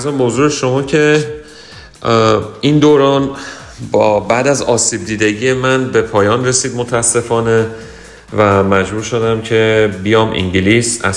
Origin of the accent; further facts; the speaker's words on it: Tehran, Tehran Province, Iran; من متولد سال 48 از تهران هستم.